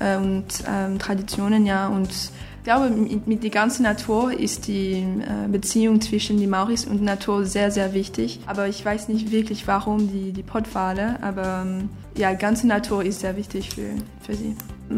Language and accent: German; Switzerland; German is a second language; ich komme aus der Schweiz, ich bin 21 Jahre alt. Mein Vater kommt aus Amerika und meine Mutter kommt aus Neuseeland. Und ich habe mein Studium gemacht in Genf.